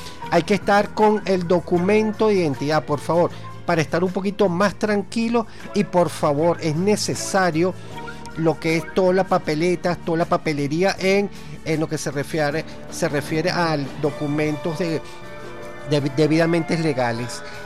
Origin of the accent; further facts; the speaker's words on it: Venezuela; nosotros somos venezolanos